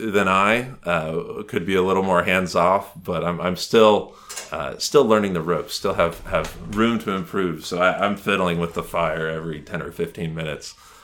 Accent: Dallas, Texas, United States; also born or lived in Manhattan / Brooklyn; now in Queens, United States; So, born and raised in Dallas, and as a child of Dallas, I really am a child of the suburbs. Living in Manhattan was just too cramped, too noisy for me. So I moved, first to Brooklyn, but then to Queens, Astoria, Queens

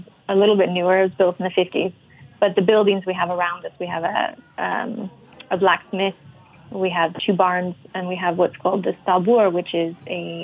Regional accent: Salt Lake City, Utah, United States; I'm from originally from Salt Lake City in Utah.

